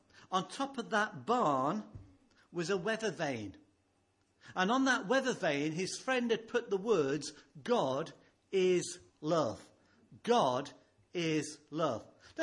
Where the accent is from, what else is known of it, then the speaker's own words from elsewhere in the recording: South East England, United Kingdom; I'm down here from Hampshire for the weekend, staying up at Thilton.